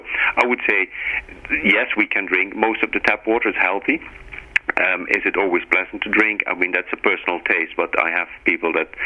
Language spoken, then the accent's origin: English; Netherlands; moved away as an adult; now in United Kingdom; I'm myself from the Netherlands and living in the UK for now 22 years.